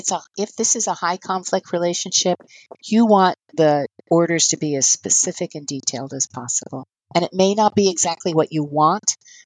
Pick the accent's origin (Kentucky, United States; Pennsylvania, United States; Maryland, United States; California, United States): California, United States; born there; now in Boston, United States; I was born in California, but my daughter was raised here in Boston.